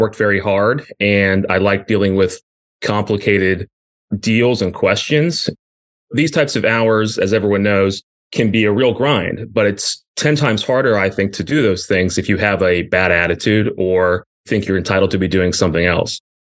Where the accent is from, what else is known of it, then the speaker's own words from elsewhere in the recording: Richmond, Virginia, United States; So growing up in Richmond and the surrounding area, we have lots of history, good and bad, but we get a good level of exposure to it, going to Jamestown, Williamsburg, Charlottesville, all of that.